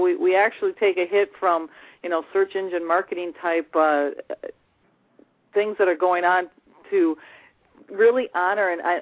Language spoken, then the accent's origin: English; Wisconsin, United States; Grew up in Wisconsin, been to Minnesota about half my life, though.